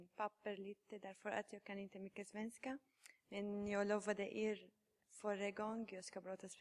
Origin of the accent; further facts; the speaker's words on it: Syria; Swedish is a second language; now in Sweden; Jag kommer från Syrien. Jag är 24 år.